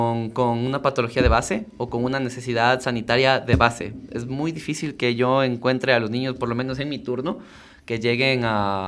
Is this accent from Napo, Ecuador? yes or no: yes; Tena, Napo, Ecuador; Vengo de la selva, yo vengo de la Amazonía, vengo del Tena